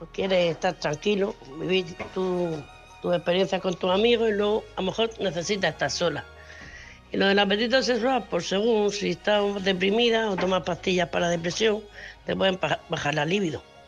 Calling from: Murcia, Region of Murcia, Spain; Soy corresponsal de Murcia

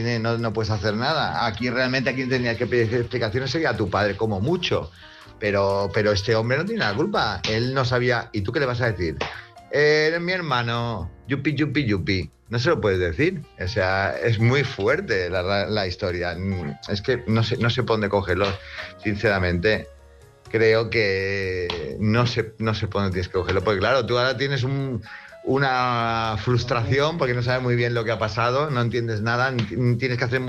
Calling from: Palma de Mallorca, Balearic Islands, Spain; de aquí de Palma de Mallorca

